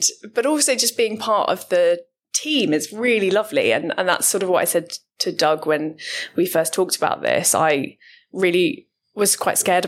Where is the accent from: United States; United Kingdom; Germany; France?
United Kingdom; Ipswich, East of England; Well, it's great. I mean, I grew up in Ipswich